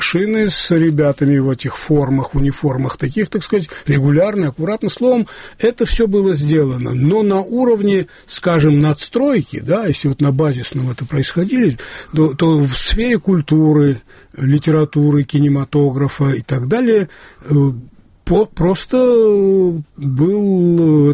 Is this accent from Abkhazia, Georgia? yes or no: no; Imereti, Georgia; Это Верхнее Имеретье, откуда родом из под Сачхерию родная деревня Иванишвили, а, так скажем, птичьего полета, моя родная деревня, там, наверное, километров 40, может быть, между ними.